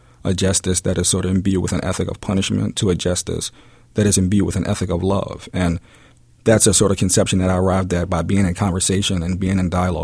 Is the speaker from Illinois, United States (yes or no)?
no; Philadelphia, Pennsylvania, United States; So although I grew up in North Philadelphia, born and raised, I attended school in the Roxborough section of the city at Shelby Elementary.